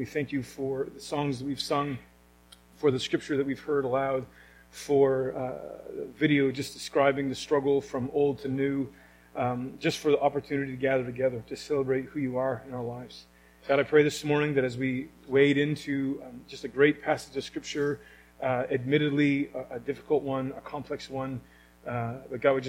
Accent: Moncton, New Brunswick, Canada; now in Prince Edward Island, Canada; whether we're from Prince Edward Island or from away, which I am from Moncton, which even that close proximity, I'm still from away, even though my kids are not from away.

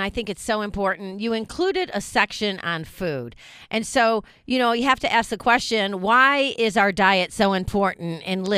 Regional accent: Watertown, New York, United States; I'm from Watertown.

